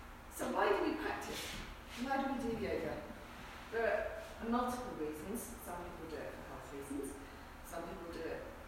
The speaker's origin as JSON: {"language": "English", "region": "England", "country": "United Kingdom", "said": "And as you might guess, well, you know, I come from England. And my husband's American and his mother lives here."}